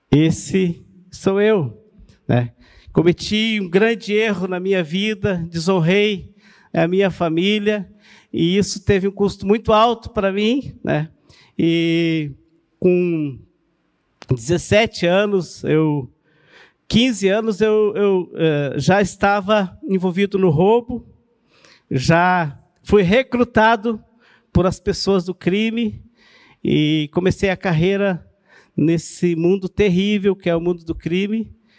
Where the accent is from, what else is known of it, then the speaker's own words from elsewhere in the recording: Paraná, Brazil; moved away as an adult; Na verdade, sou paranaense, eu e minha esposa.